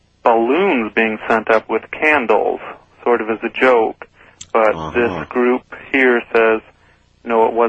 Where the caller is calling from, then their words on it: Oceanside, California, United States; Hi, I'm calling from Oceanside, California.